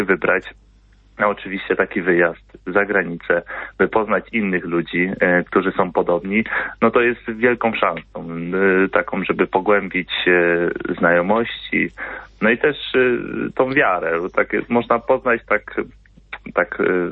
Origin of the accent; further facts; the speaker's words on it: Tuchów, Lesser Poland, Poland; ponieważ pochodzę z Tuchowa